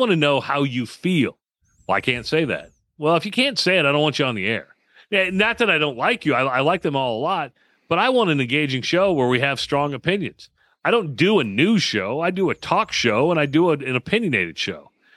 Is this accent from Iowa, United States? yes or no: yes; Iowa, United States; I grew up an Iowa fan. So I'm from Iowa, so I grew up an Iowa fan.